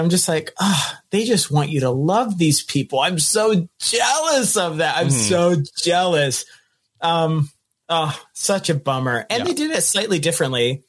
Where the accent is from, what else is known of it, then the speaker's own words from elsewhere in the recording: Atlanta, Georgia, United States; So High is from Atlanta. I'm from Atlanta.